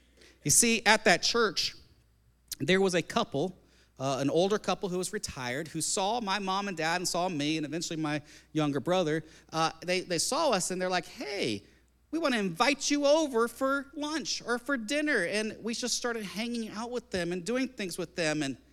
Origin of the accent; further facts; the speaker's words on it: New Jersey, United States; born there; now in Wisconsin, United States; I'm not originally from Wisconsin, neither is my family. And actually, I was born in New Jersey, in a town that's actually kind of right across the river from New York City.